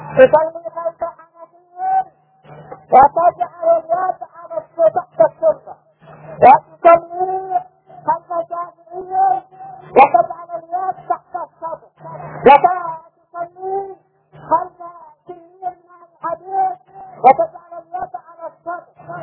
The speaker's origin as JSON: {"language": "Arabic", "country": "Yemen", "said": "واتخذ الناس عادة هامنة عندنا في اليمن، نحن نعتبر مغلوبين على أمرنا،"}